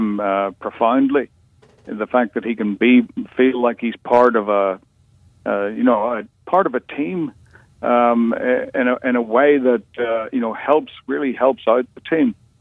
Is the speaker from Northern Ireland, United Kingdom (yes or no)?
yes; Northern Ireland, United Kingdom; I grew up in Northern Ireland in the 50s and 60s and 70s. And, it was an urban war zone